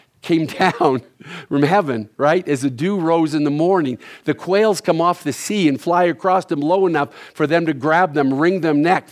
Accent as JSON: {"language": "English", "region": "Maine", "country": "United States", "tie": "born or raised there", "said": "And the only problem with that is that I grew up on the Canadian border in northern Maine."}